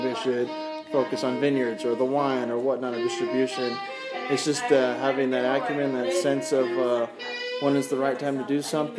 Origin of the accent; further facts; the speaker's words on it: Los Angeles, California, United States; now in Paso Robles, United States; And I'm born and raised in Los Angeles, but I got into Cal Poly back in 06, and they had a wine and viticulture program.